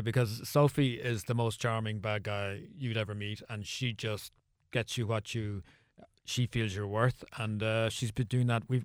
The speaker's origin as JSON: {"language": "English", "country": "Ireland", "said": "And I went like, oh, but Jesus, Bigara, I am also Irish."}